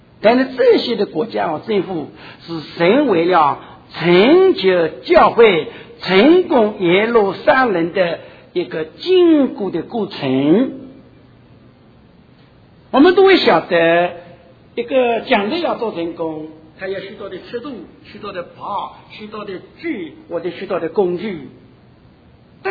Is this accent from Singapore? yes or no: no; China; 比方很简单的，我们中国人的传统，也不知道美国的传统怎么样，我不清楚。